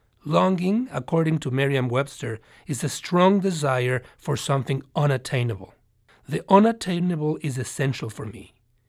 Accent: Mexico; I was raised Jewish in Mexico, which is predominantly Catholic.

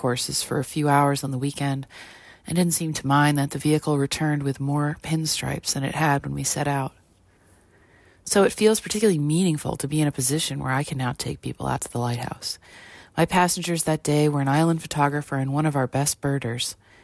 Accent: Provincetown, Massachusetts, United States; as it's the landscape that reminds me the most of Provincetown, my hometown.

